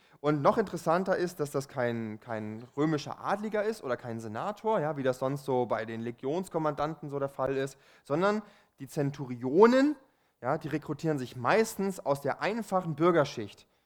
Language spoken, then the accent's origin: German; Germany; als Deutscher ist das natürlich so ein bisschen befremdlich